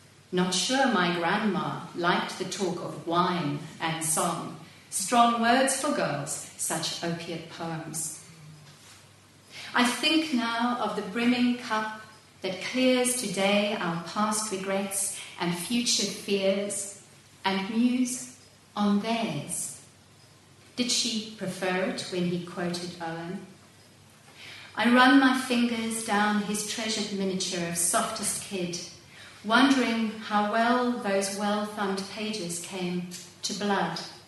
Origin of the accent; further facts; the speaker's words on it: South Africa; especially in my hometown in the Karoo, the centre of the country, the semi-desert